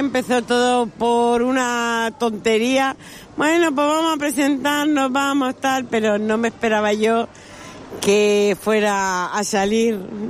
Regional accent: Benidorm, Valencian Community, Spain; Pues soy de aquí, de Benidorm.

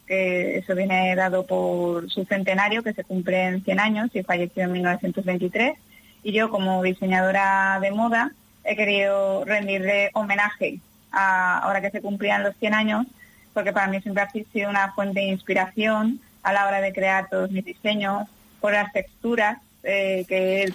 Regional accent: Valencian Community, Spain; como pintor valenciano, también de mi tierra, yo soy valenciana

